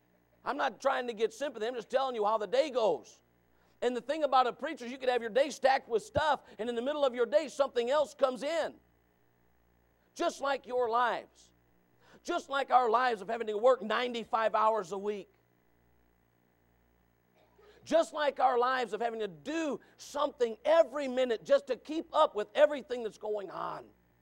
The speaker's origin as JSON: {"language": "English", "country": "United States", "said": "I don't want to be European. I'm American."}